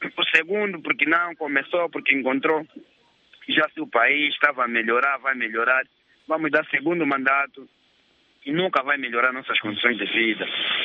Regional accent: Angola; a minha visão como angolano e não só como jovem em particular

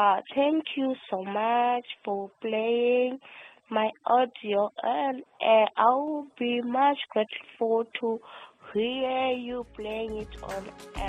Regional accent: Bulawayo, Zimbabwe; I'm from Blawayo, Zimbabwe. I'm a lady, age 24.

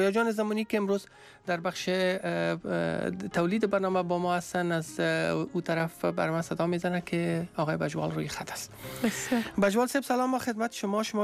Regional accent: Afghanistan; moved away; زمانی که ما از افغانستان آمدیم

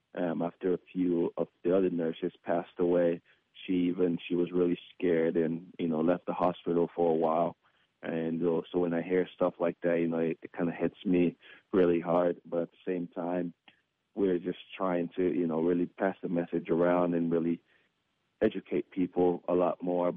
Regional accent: Sierra Leone; I was born and raised in Sierra Leone.

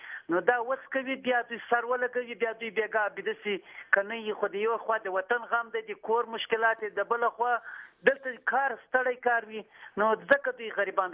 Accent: Iran; زه خو خاکسر د ایران نه یم.

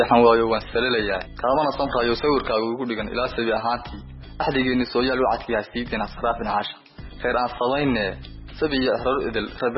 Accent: Caruul, Sool, Somalia; born there; waxaan ku dhashay deegaanka caruul ee gobolka Sool.

